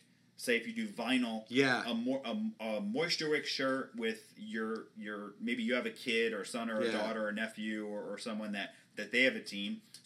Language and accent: English; New Jersey, United States; I'm from Jersey. I'm allowed to say that.